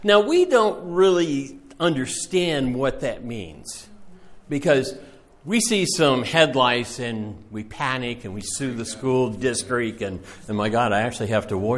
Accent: Japan; I grew up in Japan in the 50s.

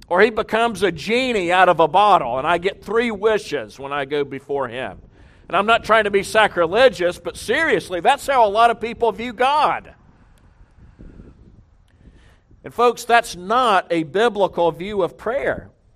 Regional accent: the South, United States; that may be surprising to some of you because I'm a Southerner. You know, every time I go back home, I say, man, look how slow everybody is. Now, I've really gotten used to Jersey.

